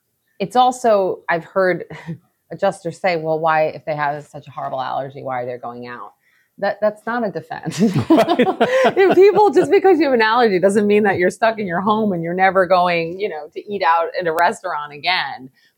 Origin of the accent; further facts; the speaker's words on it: Long Island, New York, United States; I hate fish, which is weird because I'm from Long Island, but I can't stand fish.